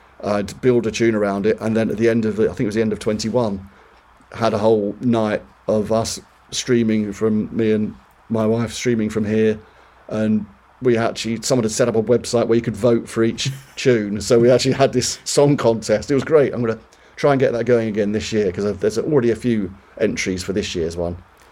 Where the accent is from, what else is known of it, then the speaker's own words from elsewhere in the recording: England, United Kingdom; Well, this is the thing about this is one of the shames about being English, is in the post-Brexit world, it's just a little bit more tricky to travel.